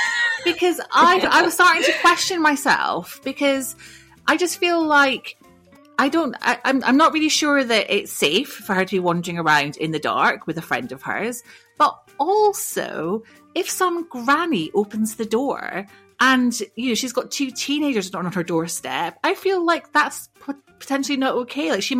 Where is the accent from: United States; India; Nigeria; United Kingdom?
United Kingdom; Scotland; As a Scot who grew up guising, it definitely isn't American shit.